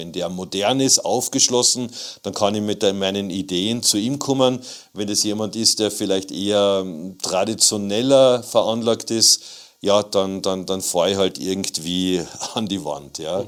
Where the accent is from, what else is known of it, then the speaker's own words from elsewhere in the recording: Klagenfurt, Carinthia, Austria; Und bei uns zu Hause in Klagenfurt St. Ruprecht war es so